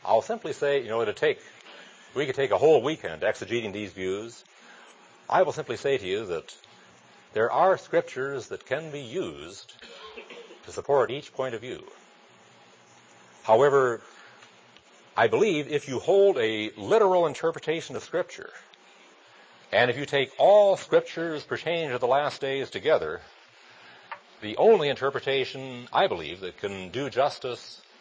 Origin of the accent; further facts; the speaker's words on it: South Dakota, United States; also born or lived in Iowa; As a Norwegian growing up in South Dakota and Iowa, I grew up learning the Norse mythology of Odin and Thor and the like.